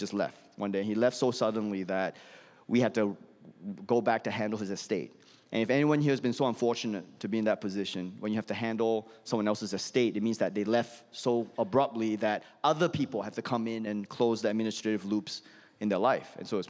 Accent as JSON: {"language": "English", "country": "Malaysia", "tie": "born or raised there", "said": "we grew up in Malaysia, like, his family's like rubber tappers in Malaysia. Like, my aunts and uncles are still in Sitiel Wan in Malaysia right now"}